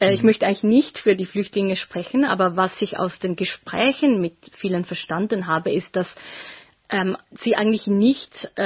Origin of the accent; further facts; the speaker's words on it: Zurich, Switzerland; born there; moved away as an adult; now in Korea; ich bin in der Schweiz in Zürich geboren. Nach Korea bin ich 2008 das erste Mal als Touristin gekommen und dann in 2015 habe ich mich entschieden, hier mein Masterstudium zu machen.